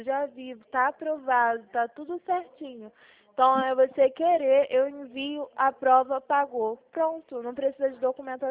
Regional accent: Rio de Janeiro, Brazil; Eu sou de Vila Isabel.

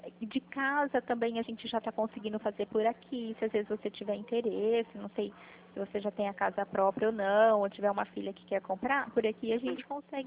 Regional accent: Pirassununga, São Paulo, Brazil; sim, eu sou aqui de Pirassununga mesmo

